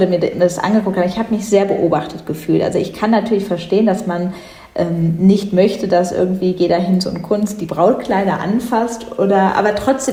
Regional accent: North Rhine-Westphalia, Germany; Ich komme ja ich komme selbst nicht direkt aus Düsseldorf, aber in der Nähe von Düsseldorf.

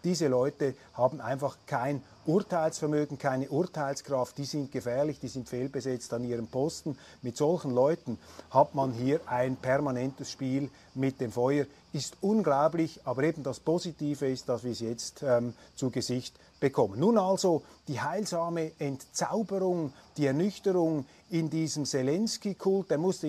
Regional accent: Switzerland; also ich bleibe noch etwas vorsichtig da als Schweizer mit meiner Außenperspektive.

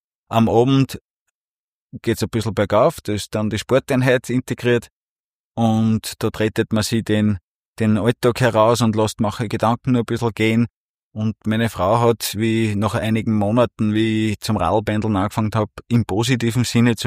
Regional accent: Unterweitersdorf, Upper Austria, Austria; Ich habe mein Arbeitsweg nach Linz aus dem wunderschönen Mühlviertel ist ungefähr 22, 23 Kilometer in eine Richtung und ich komme aus Unterweitersdorf

